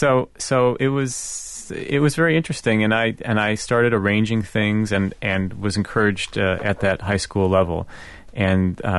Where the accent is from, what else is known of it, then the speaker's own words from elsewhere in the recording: Buffalo, New York, United States; And so the Buffalo Philharmonic, my hometown orchestra, performed Overture for our City on that program.